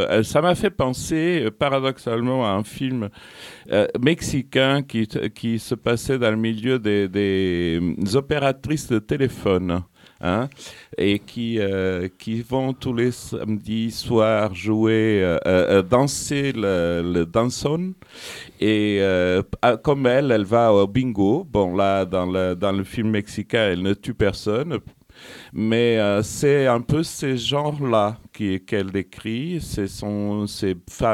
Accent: Portugal; Parce que, en tant que Portugais, j'ai bien l'habitude de ça, justement.

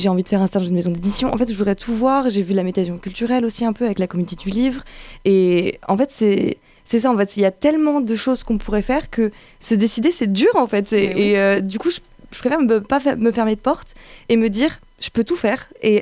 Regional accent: Dijon, Bourgogne-Franche-Comté, France; now in Montpellier, France; le sud, donc moi je viens de Dijon, donc le soleil.

